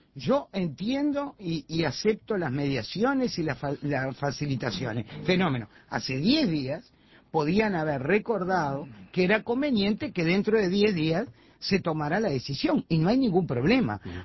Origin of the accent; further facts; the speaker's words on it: Uruguay; Yo soy una ciudadana de la República Oriental del Uruguay.